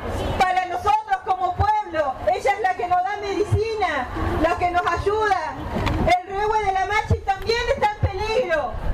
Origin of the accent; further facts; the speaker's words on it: Cushamen, Chubut, Argentina; Soy de Cusamen. Mi comunidad es Currache. Soy de Cusamen. De vuelta al río, al paraje, Chubut.